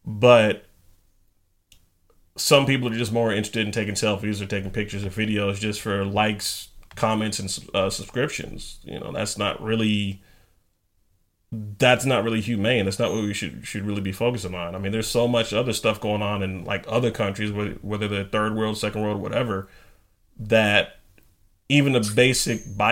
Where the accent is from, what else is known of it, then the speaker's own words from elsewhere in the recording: Texas, United States; born there; It's funny you bring that up because I was born in Texas.